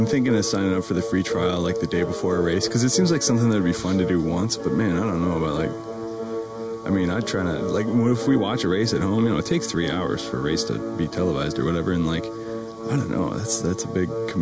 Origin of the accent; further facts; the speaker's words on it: United States; Well, I do. I'm from America.